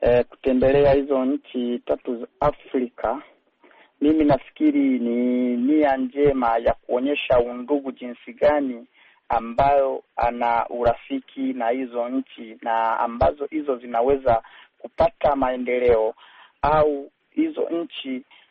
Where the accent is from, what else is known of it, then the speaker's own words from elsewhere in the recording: Kagera, Tanzania; natokea mkoa wa Kagera, Tanzania.